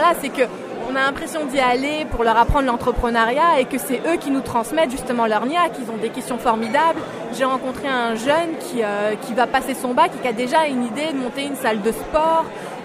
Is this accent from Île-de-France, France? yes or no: yes; Mantes-la-Jolie, Île-de-France, France; L'anecdote, c'est que moi, j'ai grandi à Mantes-la-Jolie